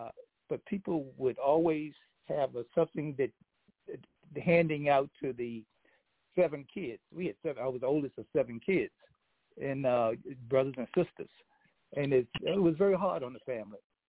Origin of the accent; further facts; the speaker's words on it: Virginia, United States; also born or lived in Manhattan / Brooklyn; Well, you know, most people know that I was born in Manhattan and taken to Virginia and lived on a farm when I was very young.